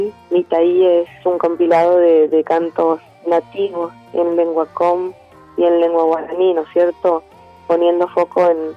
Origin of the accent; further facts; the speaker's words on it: Clorinda, Formosa, Argentina; born there; Voy a Clorinda, Formosa, que es donde yo nací, y ahí me entero por mi tía, de parte de mi sangre paterna